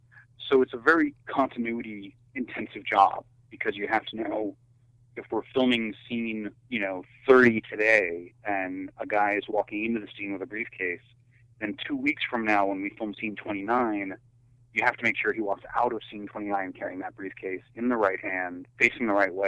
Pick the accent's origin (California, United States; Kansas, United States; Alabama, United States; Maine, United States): Maine, United States; I grew up in an extremely small town, which actually is almost entirely tourist-based.